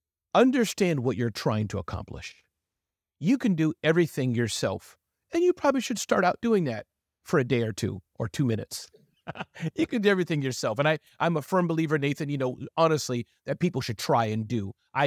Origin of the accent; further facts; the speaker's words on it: Mississippi, United States; When I was growing up in Mississippi, my great-great-grandmother